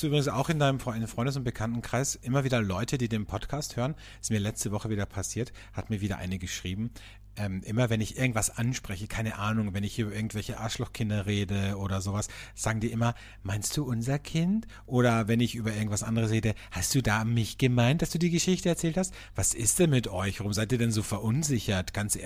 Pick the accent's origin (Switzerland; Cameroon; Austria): Austria